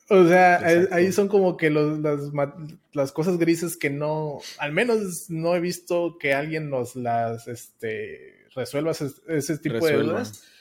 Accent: Mexico; Yo como mexicano creo mi LLC allá en Estados Unidos

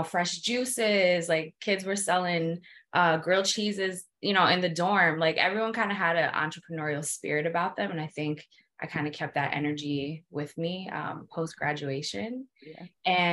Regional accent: New Jersey, United States; I'm from Jersey, like I told you.

